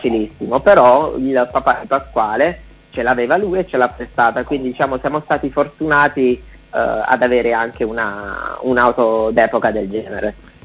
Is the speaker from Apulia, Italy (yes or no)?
yes; Taranto, Apulia, Italy; Quindi abbiamo trovato una spiaggia qui nella provincia tarantina, perché noi siamo di Taranto